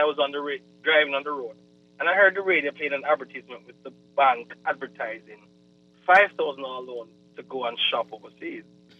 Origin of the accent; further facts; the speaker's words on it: Jamaica; now in Nassau, Bahamas; Oh, I'm originally from Jamaica, but living in Nassau.